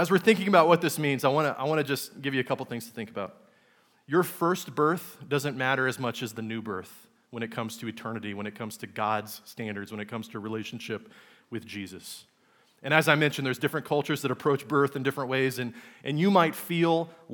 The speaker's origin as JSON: {"language": "English", "region": "England", "country": "United Kingdom", "tie": "born or raised there", "lives_now": "United States", "said": "I grew up in England."}